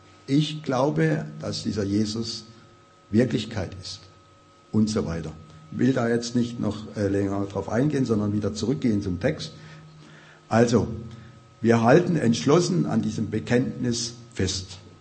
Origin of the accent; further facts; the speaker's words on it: Baden-Württemberg, Germany; Ich komme nämlich aus Baden.